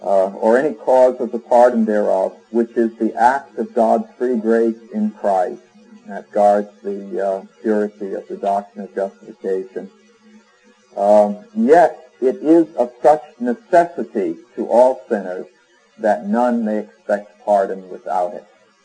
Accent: New England, United States; every once in a while it becomes apparent that I'm from New England, offers.

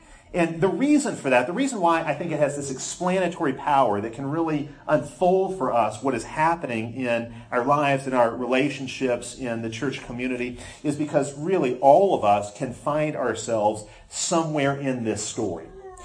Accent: Chicago, Illinois, United States; I grew up in Chicago, so we celebrate about once every 109 years when we have a good baseball season.

